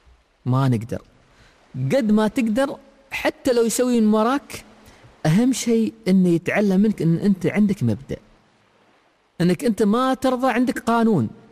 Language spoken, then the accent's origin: Arabic; United Arab Emirates